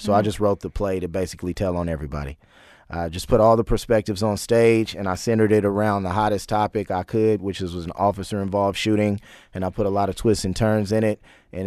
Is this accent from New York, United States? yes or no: no; Oakland, California, United States; also born or lived in Berkeley; I had the perspective from growing up in Oakland and Berkeley and the whole crack epidemic thing.